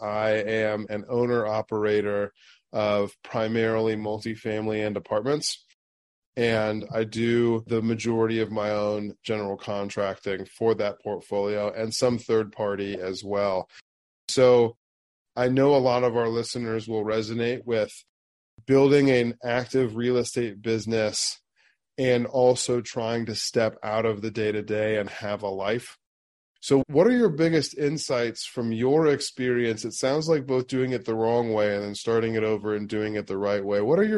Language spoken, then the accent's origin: English; Springfield, Ohio, United States; I also did a lot of my growing up in Springfield, Ohio.